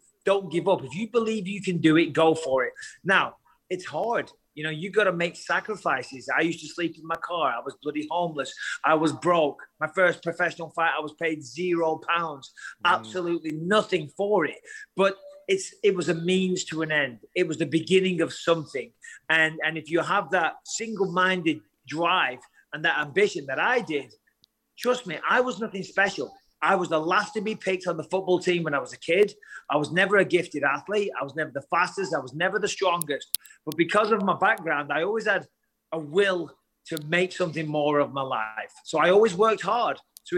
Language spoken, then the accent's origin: English; Clitheroe, North West England, United Kingdom; trust me, I'm from Clitheroe.